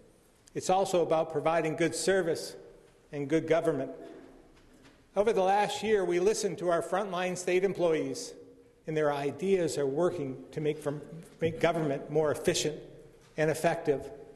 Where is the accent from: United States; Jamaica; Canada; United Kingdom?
Canada; Barrie, Ontario; I grew up in Barrie. I'm proud of my hometown